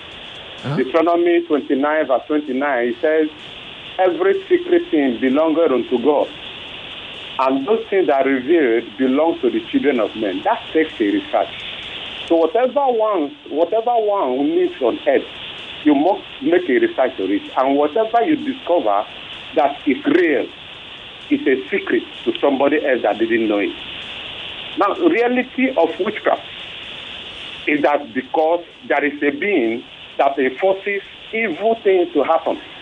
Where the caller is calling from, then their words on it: Lagos, Nigeria; calling from Lagos.